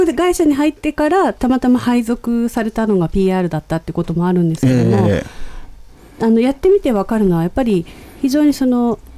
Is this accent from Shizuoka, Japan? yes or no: no; Tokyo, Japan; 東京生まれ育ちだと地方の良さっていうのが、まあ、旅行で行くレベルでしか味わえない